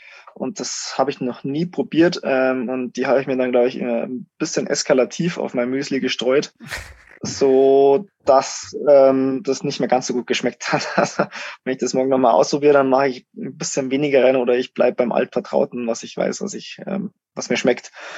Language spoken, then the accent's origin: German; Germany; now in Lenzerheide, Switzerland; Wir hatten als Deutsche schon sehr gute Rennen.